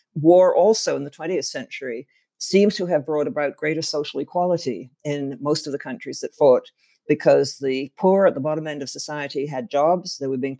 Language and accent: English; Canada; I grew up in Canada. I've lived in Canada most of my life.